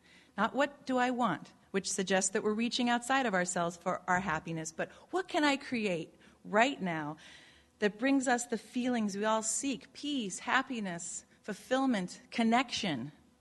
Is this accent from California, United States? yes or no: no; Illinois, United States; accent: Midwest; actually pronounced catton because I came from the Midwest, around the block in suburban Chicago before the age of 10.